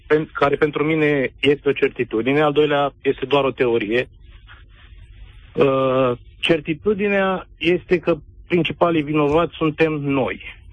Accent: Romania; moved away; Sunt un român din diaspora, sunt unul dintre cei care a fost sedus de Călin Georgescu

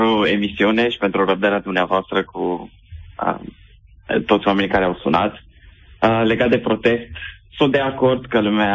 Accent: Bucharest, Romania; eu sunt din București

